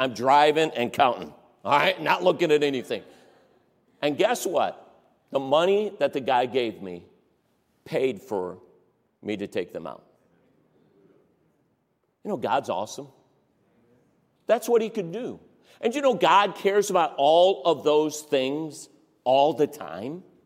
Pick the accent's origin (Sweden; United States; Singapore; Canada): United States; Cleveland, Ohio; I grew up in Cleveland, Ohio, under Roy Thompson.